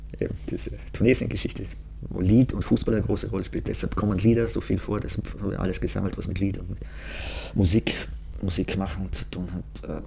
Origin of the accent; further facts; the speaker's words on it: Feldkirch, Vorarlberg, Austria; ich bin aus Feldkirch